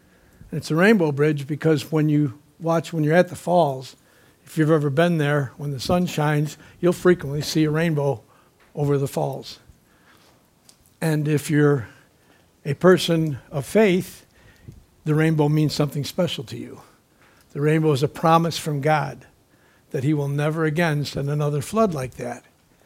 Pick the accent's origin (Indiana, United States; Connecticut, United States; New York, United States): New York, United States; Buffalo; Thinking about that the other day, I thought about growing up in Buffalo.